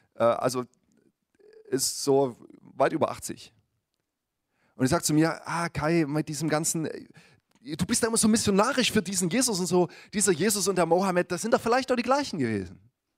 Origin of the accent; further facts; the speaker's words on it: Saxony, Germany; ich komme ursprünglich aus Sachsen, aus dem Erzgebirge